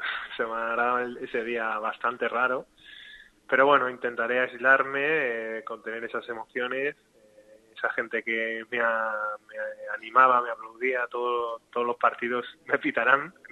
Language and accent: Spanish; Madrid, Community of Madrid, Spain; now in Málaga, Spain; Salir de tu ciudad, como lo fue complicado en su momento, pero no tanto cuando salí de Madrid. Yo llevaba toda mi vida en Madrid, me vine aquí a Málaga